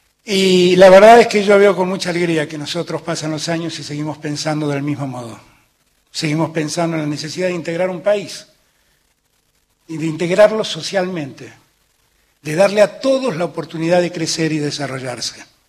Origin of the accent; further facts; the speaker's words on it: Argentina; es una cosa que hicimos todos como argentinos